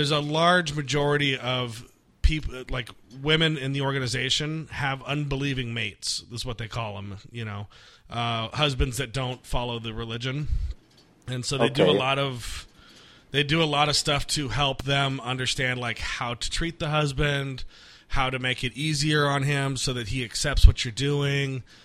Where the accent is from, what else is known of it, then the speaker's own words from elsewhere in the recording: Artesia, California, United States; Yeah, I grew up in the Artesia Cerritos area.